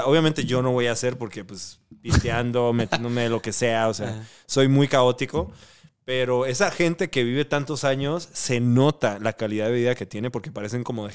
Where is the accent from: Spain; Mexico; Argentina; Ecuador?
Mexico; como mexicana